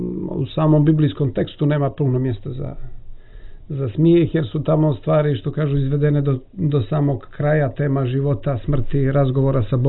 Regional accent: Cetinje, Montenegro; recimo kod nas u Staroj Crnoj Gori imate šale između Cuca, Čevljana, Čeklića, Njeguša

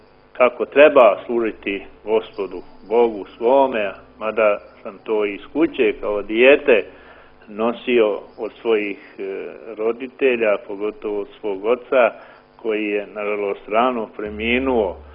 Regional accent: Montenegro; Ja sam od ranog djetinjstva već došao u Crnu Goru, tačnije u sveštenu obitelj u Ostrošku, gdje sam dugo bio iskušenik ostroški. Tu sam se i školovao i učio.

